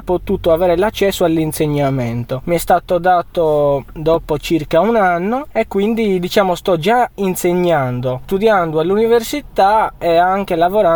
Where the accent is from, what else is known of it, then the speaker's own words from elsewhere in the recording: Escalaplano, Sardinia, Italy; vengo da Scalaplano, ho 21 anni